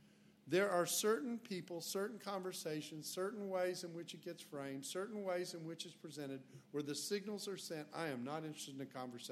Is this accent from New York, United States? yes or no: no; Texas, United States; Okay, now I grew up in the 60s. Okay, and I grew up in Texas in the 60s.